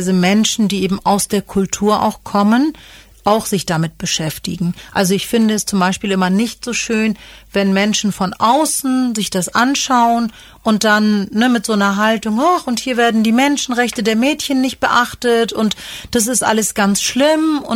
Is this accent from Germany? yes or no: yes; Hamburg, Germany; Ich bin in Hamburg geboren, habe da auch die Grundschule gemacht.